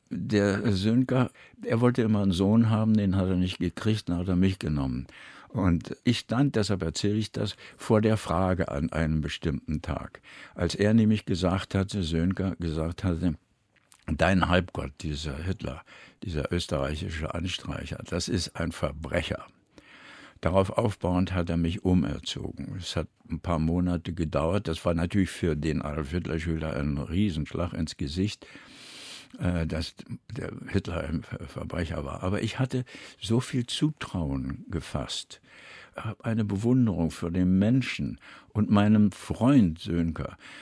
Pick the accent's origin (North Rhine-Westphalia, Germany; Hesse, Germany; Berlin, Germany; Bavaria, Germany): Berlin, Germany; Ich bin aufgewachsen am Rand von Berlin in einem Haus, wo es ein Kino war.